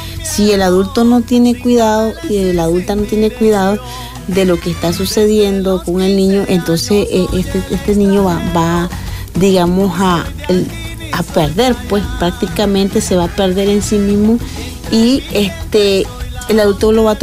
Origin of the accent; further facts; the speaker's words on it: Nicaragua; la crisis que estamos viviendo como nicaragüenses